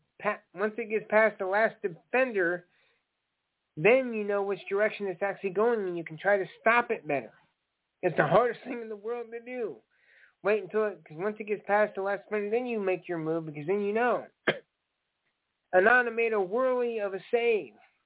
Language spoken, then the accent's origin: English; United States; Like, I'm from the States